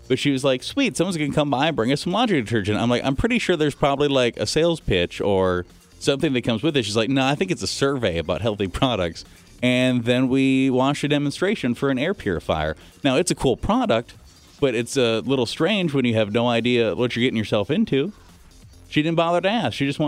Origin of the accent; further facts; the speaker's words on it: United States; Yes, I initiate the handshake because I am an American.